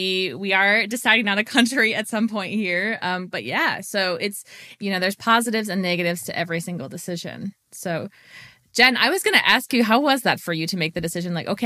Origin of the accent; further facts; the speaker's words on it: United States; between my husband and I, because I'm US American and he is German.